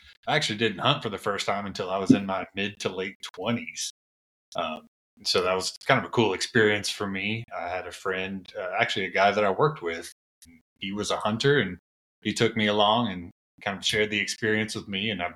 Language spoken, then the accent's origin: English; Texas, United States; I grew up here in North Texas